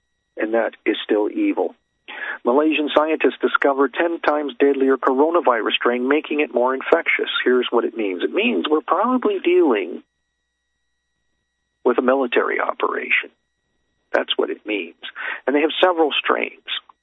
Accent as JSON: {"language": "English", "country": "Canada", "said": "from Canada."}